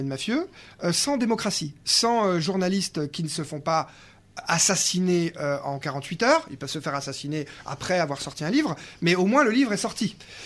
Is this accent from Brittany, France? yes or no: no; Juan-les-Pins, Provence-Alpes-Côte d'Azur, France; Très clairement, j'ai grandi à Juan-les-Pins une partie de l'année pendant 20 ans.